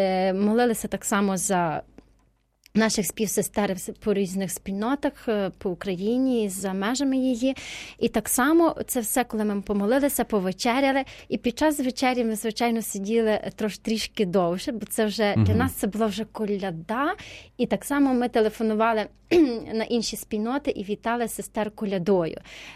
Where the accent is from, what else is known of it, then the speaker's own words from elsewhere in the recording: Ternopil, Ternopil Oblast, Ukraine; Я з Тернополя, і в нас трошки це по-іншому, навіть приготуванні страв.